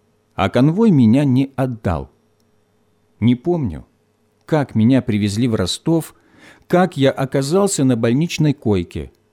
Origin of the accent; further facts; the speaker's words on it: Ukraine; потому что я родом с Украины.